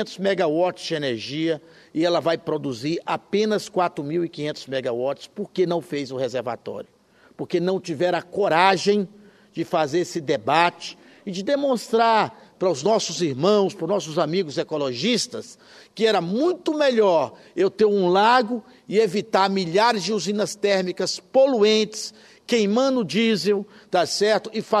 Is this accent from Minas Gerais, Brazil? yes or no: no; Goiás, Brazil; born there; vizinho ao meu estado, que é o estado de Goiás, que eu sou goiano de nascimento, senador por Brasília, pelo Distrito Federal.